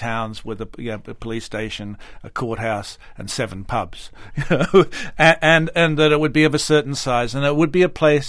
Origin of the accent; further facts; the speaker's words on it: Bacchus Marsh, Victoria, Australia; But certainly I came from Bacchus Marsh, and certainly I used it